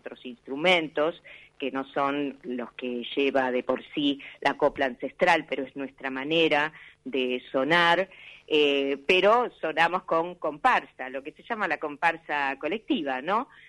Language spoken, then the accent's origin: Spanish; Buenos Aires, Argentina; Bueno, nosotros somos bien porteños.